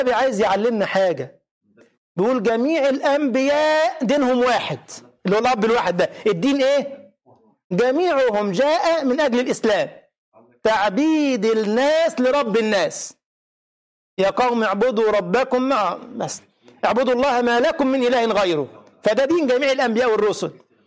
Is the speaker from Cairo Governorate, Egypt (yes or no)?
yes; Cairo, Cairo Governorate, Egypt; انا من القاهرة والسويس دي سفر